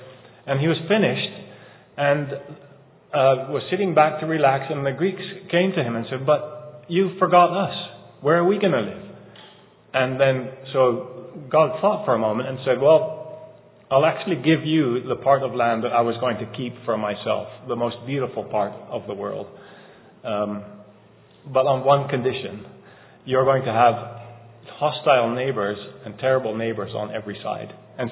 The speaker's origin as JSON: {"language": "English", "region": "Tennessee", "country": "United States", "lives_now": "Europe", "said": "And I said, \"Well, I'm from Tennessee too.\""}